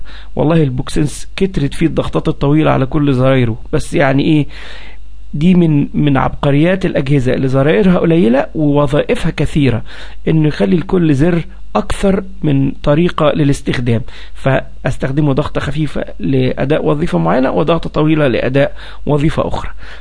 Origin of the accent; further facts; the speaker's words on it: Egypt; يعني مثلا إحنا عندنا في مصر الأرقام من 87.5 ل108